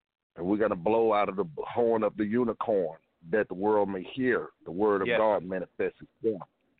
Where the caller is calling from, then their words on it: Mobile, Alabama, United States; But I'm from